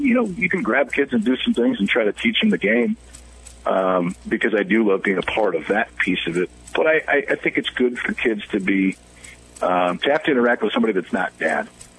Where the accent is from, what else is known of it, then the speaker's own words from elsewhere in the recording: Omaha, Nebraska, United States; I mean, I grew up in Omaha. I live in Omaha.